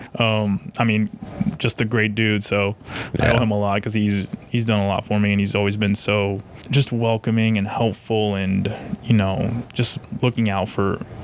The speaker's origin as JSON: {"language": "English", "town": "Guaynabo", "country": "Puerto Rico", "tie": "born or raised there", "also_born_or_lived": "Atlanta", "said": "Early life was growing up in Guaynabo, Puerto Rico. My dad worked for IBM, so he would get transferred a lot. And we actually lived in Atlanta for a while, or they did, and then they moved back to Puerto Rico, and that's where I spent my early childhood, and then we moved back to Atlanta again."}